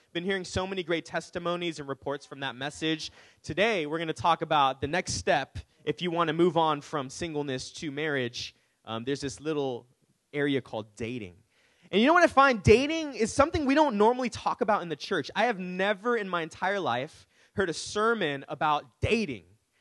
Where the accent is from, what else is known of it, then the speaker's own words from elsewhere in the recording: Daly City, California, United States; because I grew up in Daly City, amazing city.